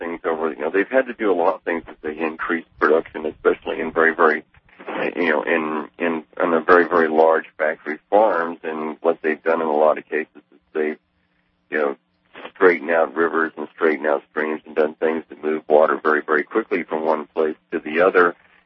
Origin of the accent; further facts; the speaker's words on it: Montana, United States; And we're from Montana originally, and Montana has been in a 10-year drought cycle.